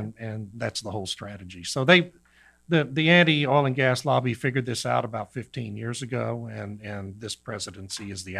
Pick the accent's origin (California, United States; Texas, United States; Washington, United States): Texas, United States; Beeville; we had Central Power and Light down in Beeville where I grew up in South Texas and never had a blackout.